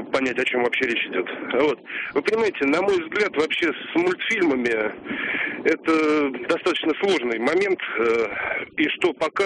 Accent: Moscow, Russia; Добрый день … мне 36 лет, я из Москвы.

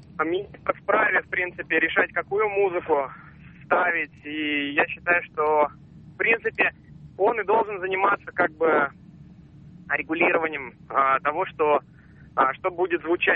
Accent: Kazan, Tatarstan, Russia; я из Казани.

